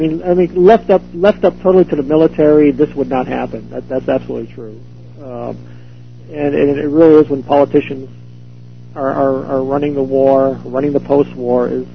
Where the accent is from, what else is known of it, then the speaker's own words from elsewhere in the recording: Connecticut, United States; is actually from my hometown back in Connecticut, a little town.